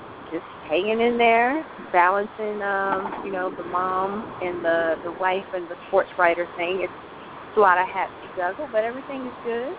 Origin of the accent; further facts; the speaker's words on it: Dallas, Texas, United States; also born or lived in Akron, United States; Well, I was born in Akron, Ohio, but I really spent most of my formative years in Dallas, Texas, and went to Duncanville High School.